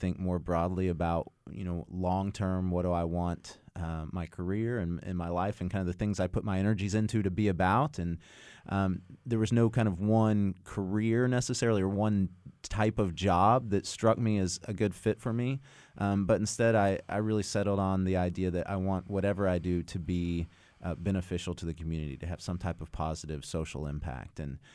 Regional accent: Amarillo, Texas, United States; also born or lived in Dallas; Well, I'm originally from Amarillo, so I'm a native Texan. Grew up there. I was born in Dallas. My extended family lives there, but grew up in Amarillo.

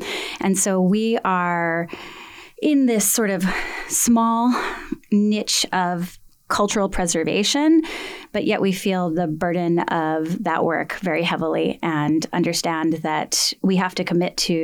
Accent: Hawaii, United States; I'm a daughter of Hawaii. I am of Hawaiian descent, and so therefore I have that designation.

